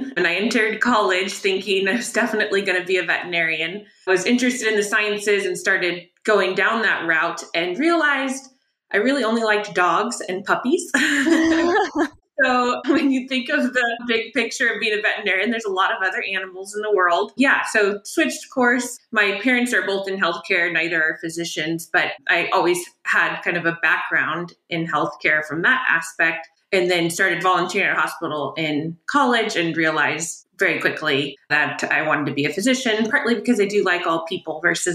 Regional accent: Fullerton, California, United States; I grew up in Southern California, Fullerton, which is just North Orange County.

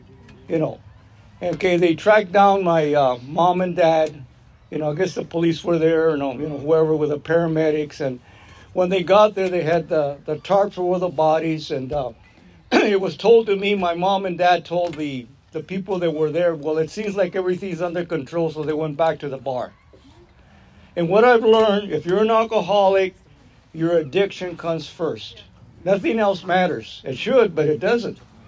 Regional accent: Chino, California, United States; English is a second language; So they got us out of there, so I grew up in Chino in 1948, something like that. I grew up in Chino. And at that time, Chino was segregated.

